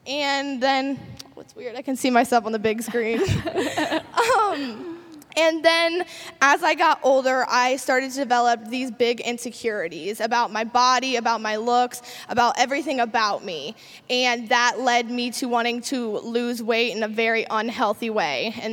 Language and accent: English; Champaign, Illinois, United States; I am 18 years old and I am from Champaign, Illinois.